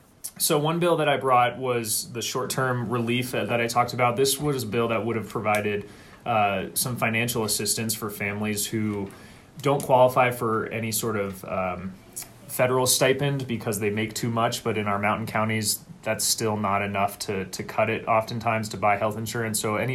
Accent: Steamboat Springs, Colorado, United States; I've lived in this district almost my entire life. I had the privilege of growing up in Steamboat Springs.

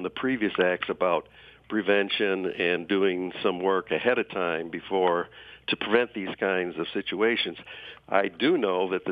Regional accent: Pontiac, Michigan, United States; There's a real strong contingent in Pontiac. Of course, I grew up in Pontiac, mm-hmm. so I know a lot of the people there.

